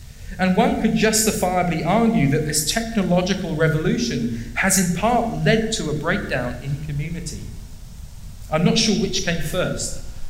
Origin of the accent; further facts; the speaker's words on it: England, United Kingdom; now in Canada; I'm not from Australia. I'm from England, so I've been here for about 5 years, and I'm now a permanent resident of this nation, so I'm almost half Canadian, well on the way.